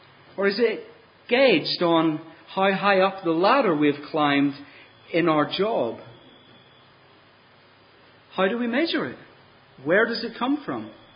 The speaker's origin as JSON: {"language": "English", "country": "Ireland", "said": "Now, being Irish, wisdom's not something that comes naturally."}